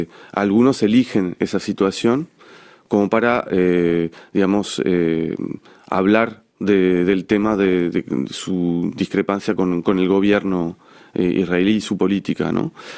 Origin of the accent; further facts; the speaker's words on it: Uruguay; moved away; Después con mis padres nos fuimos de Uruguay por la situación política, porque el país estaba al borde de un golpe de Estado.